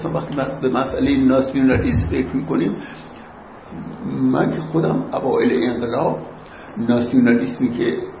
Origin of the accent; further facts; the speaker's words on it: Iran; من ایرانی هستم و جدا از ایران نمیتونم خودمو تصور بکنم،